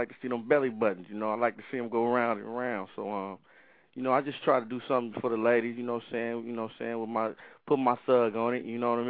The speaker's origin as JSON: {"language": "English", "town": "Inglewood", "region": "California", "country": "United States", "said": "Oh, I'm from Inglewood, West Side of Inglewood"}